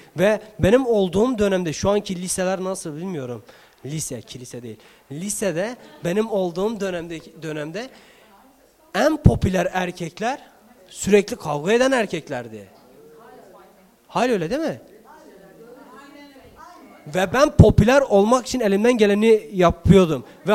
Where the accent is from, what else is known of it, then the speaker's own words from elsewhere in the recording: Bingöl, Turkey; ben doğmuş ve büyümüş olduğum bir şehir vardı benim. Ben Bingöllüyüm, ben orada doğdum, orada büyüdüm ve o şehir gerçekten bir Texas gibiydi.